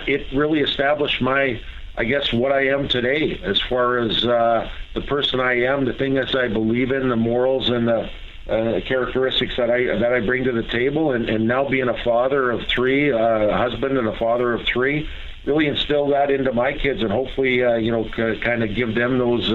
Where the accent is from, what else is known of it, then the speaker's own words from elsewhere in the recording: Alberta, Canada; I grew up in a very, very small farming community in central Alberta in Canada. My hometown in Basha, Alberta, was about 800 people.